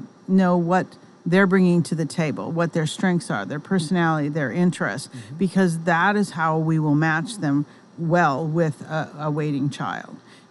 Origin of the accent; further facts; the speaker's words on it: South Dakota, United States; also born or lived in Manitoba, Canada; I grew up in South Dakota and I lived for 12 years in Manitoba, Canada.